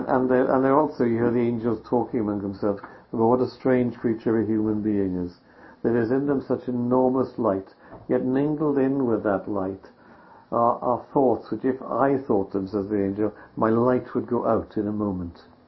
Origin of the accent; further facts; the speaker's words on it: Wales, United Kingdom; nothing to do with my identity as a Welshman or my own personal kind of history